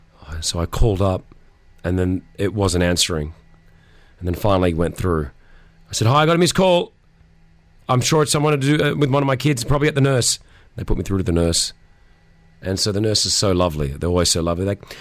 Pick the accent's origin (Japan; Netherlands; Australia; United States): Australia; Growing up in Australia